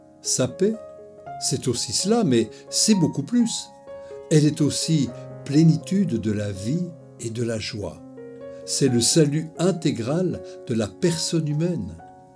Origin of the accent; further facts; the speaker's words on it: Belgium; Et chez nous en Belgique, il y a eu, et cela continue